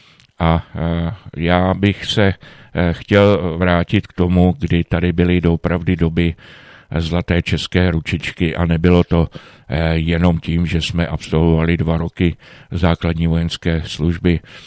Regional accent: Aš, Karlovy Vary Region, Czechia; Takže díky tomu jsem z Aše se dostal až do Prešova

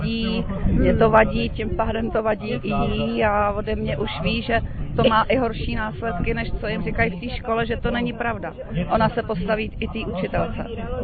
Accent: Liberec, Liberec Region, Czechia; Z Liberce.

